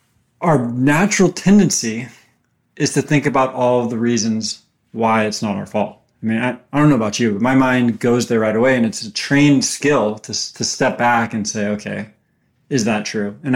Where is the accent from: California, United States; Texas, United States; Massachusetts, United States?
California, United States; born there; Well, I was born in the Bay Area.